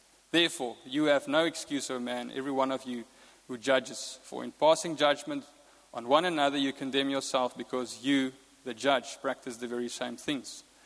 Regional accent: Free State, South Africa; English is a second language; because I come from the Free State. And English is my second language. I learned it from television.

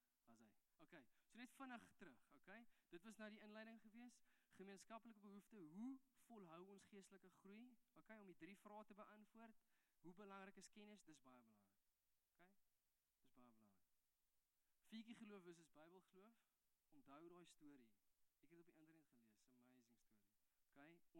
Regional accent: Eastern Cape, South Africa; now in Stellenbosch, South Africa; Ek het in die Ooskaap groot geword, wat 'n baie klein plekje is.

